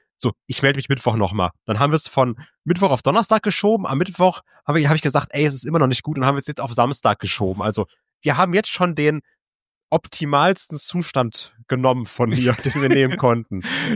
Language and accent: German; Germany; Und dann sagt er so, ja, woher kommt ihr? Ich so, ja, Germany.